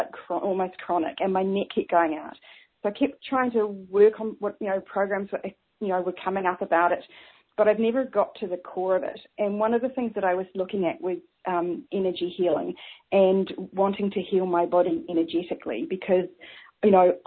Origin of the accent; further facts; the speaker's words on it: New Zealand; accent: Kiwi; Sorry, my Kiwi accent, and when I get excited, I talk even faster.